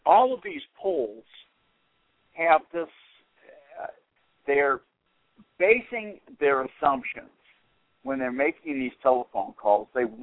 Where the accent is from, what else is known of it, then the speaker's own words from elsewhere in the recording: Newton, Massachusetts, United States; now in Atlanta, United States; reminding me more of where I grew up in Newton, Massachusetts, than in the Deep South, where I have been most of my adult life.